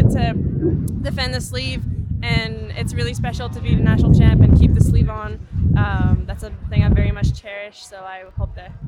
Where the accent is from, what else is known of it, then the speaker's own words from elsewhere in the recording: Quebec, Canada; I grew up in Quebec, my family is there